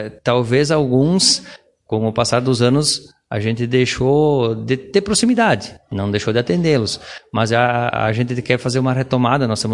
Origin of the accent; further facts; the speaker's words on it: Rondinha, Rio Grande do Sul, Brazil; Eu sou natural da cidade de Rondinha, nasci no interior, me criei lá